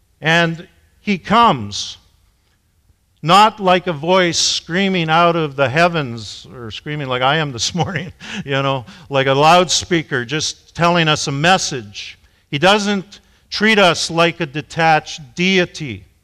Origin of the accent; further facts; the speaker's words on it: Alberta, Canada; biblical values in other strong areas that I grew up with in Alberta.